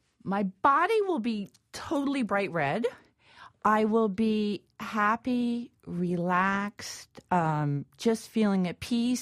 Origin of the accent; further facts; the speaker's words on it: New York, United States; I tell you, I hate the cold. I grew up in New York.